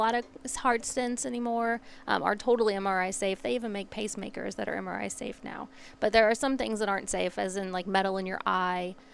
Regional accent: Madison, Missouri, United States; I'm actually from Madison, which is not far away from here

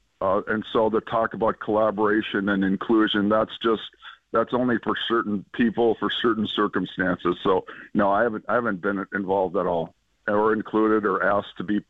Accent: Fargo, North Dakota, United States; So I grew up in Fargo. When I was younger, I used to love riding on the bike trails along the river.

